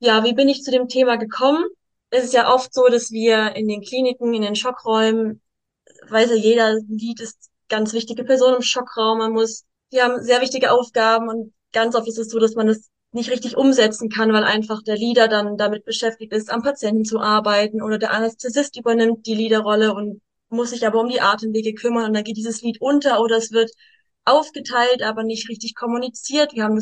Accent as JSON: {"language": "German", "town": "Stuttgart", "region": "Baden-Württemberg", "country": "Germany", "said": "Ich bin aus Stuttgart, bin 26 Jahre jung"}